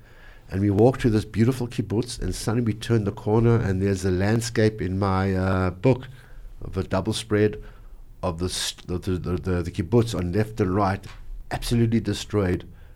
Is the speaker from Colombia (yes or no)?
no; South Africa; born there; also born or lived in Israel; I was born in South Africa, but I lived about 20 years in Israel as a photojournalist.